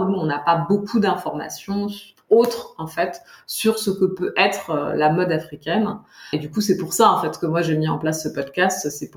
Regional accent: Paris, Île-de-France, France; born there; je suis basée en région parisienne, je suis née à Paris.

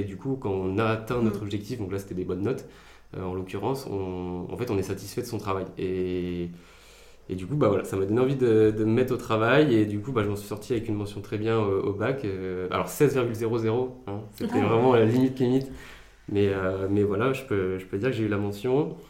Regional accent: Reims, Grand Est, France; also born or lived in Paris region; Donc moi je suis Rémois, je suis né à Reims. Alors mes parents ont déménagé quelques années pendant mon enfance en région parisienne pour le travail. Mais ils sont revenus là où ils se sentaient bien. Ils sont revenus à Reims après quelques années.

